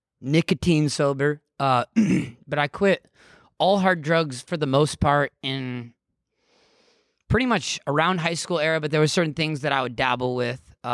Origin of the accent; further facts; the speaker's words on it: Santa Cruz, California, United States; I'm from Santa Cruz. It's a heroin hotspot.